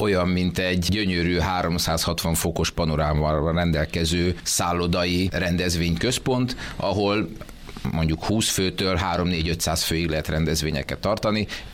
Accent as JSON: {"language": "Hungarian", "region": "Budapest", "country": "Hungary", "said": "mi budapestiként majdnem mindnap elhadunk ezen épületek előtt"}